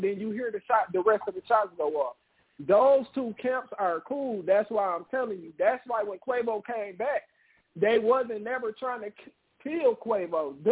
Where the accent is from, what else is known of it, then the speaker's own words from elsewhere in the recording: Houston, Texas, United States; I think it ain't that they didn't respect … because I'm from Houston.